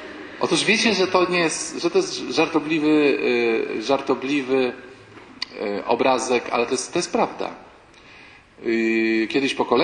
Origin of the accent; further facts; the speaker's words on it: Warsaw, Masovian Voivodeship, Poland; Poszliśmy, panie, ojcze święty, my jesteśmy z Warszawy.